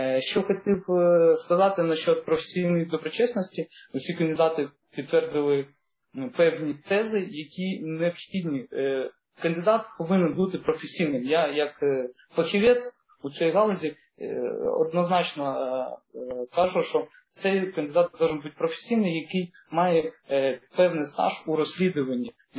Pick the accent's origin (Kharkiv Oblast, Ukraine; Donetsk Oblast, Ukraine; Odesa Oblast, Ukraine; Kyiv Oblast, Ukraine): Odesa Oblast, Ukraine; Odesa; як одесита, який небайдуже моя держава, моє рідне місто, герой Одеса, в якому я проживаю, в якому я працював багато років.